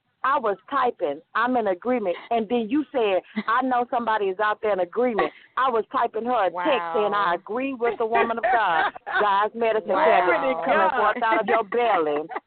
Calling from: Houston, Texas, United States; I'm calling from Houston, Texas.

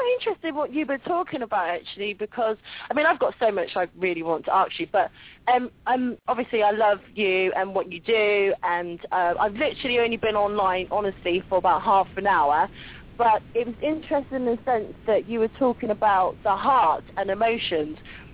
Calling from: London, United Kingdom; and I'm calling from London.

